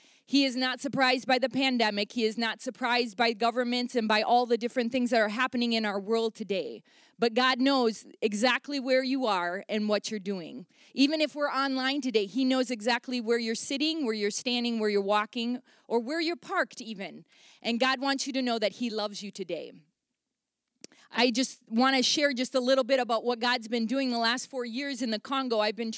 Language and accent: English; Ripon, United States; as I grew up here in Ripon as my home church.